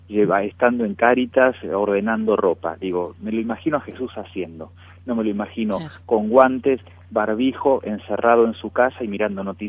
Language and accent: Spanish; Argentina